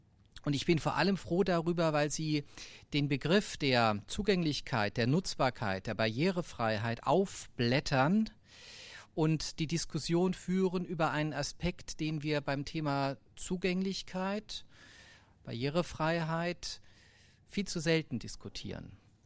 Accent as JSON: {"language": "German", "country": "Germany", "said": "Und wir berufen uns ja als Deutsche immer ganz gern auf unsere klugen Ingenieurinnen und Ingenieure."}